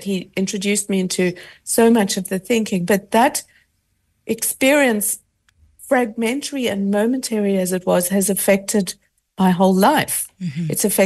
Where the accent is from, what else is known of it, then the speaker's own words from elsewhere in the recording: South Africa; I grew up in South Africa as well